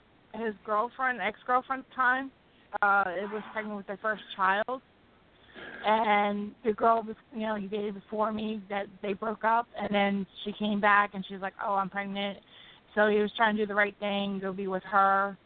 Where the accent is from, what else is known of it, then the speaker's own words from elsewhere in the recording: Baltimore, Maryland, United States; I'm from Baltimore, Maryland.